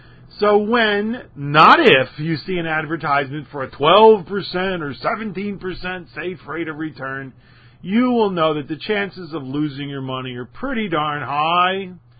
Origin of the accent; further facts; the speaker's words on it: Philadelphia, Pennsylvania, United States; accent: Philadelphia; And revert back to my Philadelphia accent.